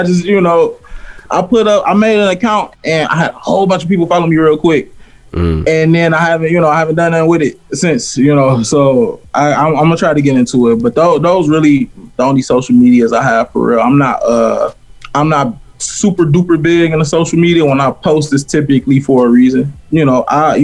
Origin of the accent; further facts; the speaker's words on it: Detroit, Michigan, United States; now in Charlotte, United States; I'm from Detroit, and that's my home, but like I look at this like my home too.